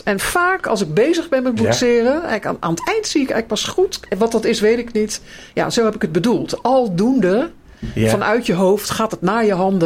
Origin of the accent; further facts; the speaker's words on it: Scheveningen, South Holland, Netherlands; Ik ben in Scheveningen geboren en we zaten heel veel op strand.